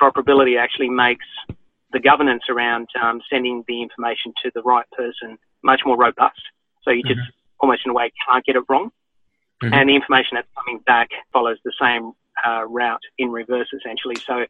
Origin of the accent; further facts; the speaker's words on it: Australia; But when you step back a bit, as an Australian, I'm not using the same practice 100% of the time.